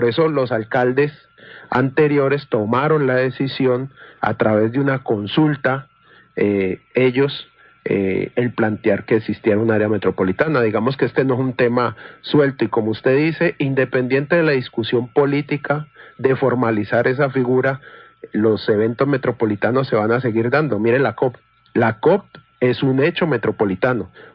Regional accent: Cali, Valle del Cauca, Colombia; Los caleños seguiremos siendo caleños

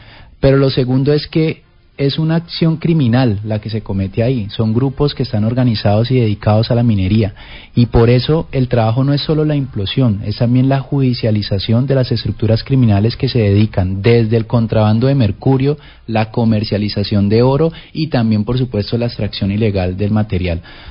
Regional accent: Cali, Valle del Cauca, Colombia; Yo soy caleño, nací en el barrio Nueva Granada y me he criado y vivido toda mi vida en Cali. Soy economista.

